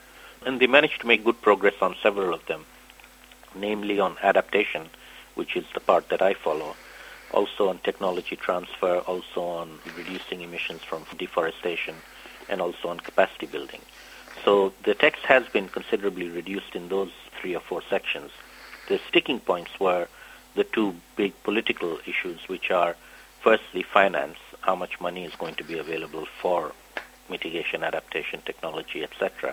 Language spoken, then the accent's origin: English; Bangladesh; I come originally myself from Bangladesh